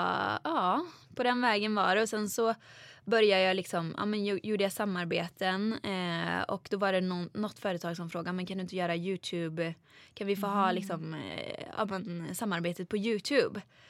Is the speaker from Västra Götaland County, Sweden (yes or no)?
yes; Åmål, Västra Götaland County, Sweden; now in Stockholm, Sweden; mina vänner hemma i Åmål. För att då gick jag en dansskola här i Stockholm. De bodde i Åmål